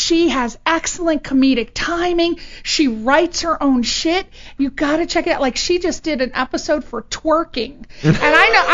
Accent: East Coast, United States; Yeah, when I came out here, I mean, I'm from the East Coast.

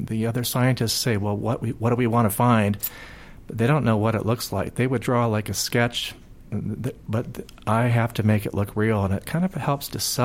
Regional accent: California, United States; Yeah, because I'm from Marin County. I was working in a restaurant after college.

